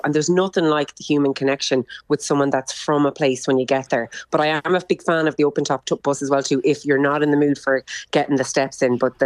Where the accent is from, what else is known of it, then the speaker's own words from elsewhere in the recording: Ireland; And I think that's the big difference for us as Irish people when we go there.